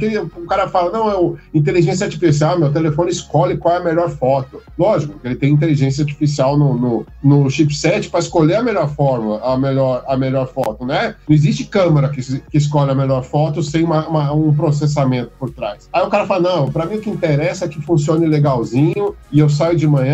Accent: Brazil; eu digo para você que como brasileiro é um motivo até de orgulho, né?

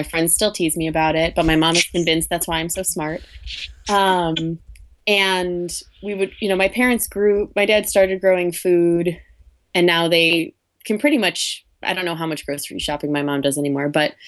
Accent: Chicago, Illinois, United States; I was a kid. I grew up in Chicago, and my dad every summer would do a garden in the backyard.

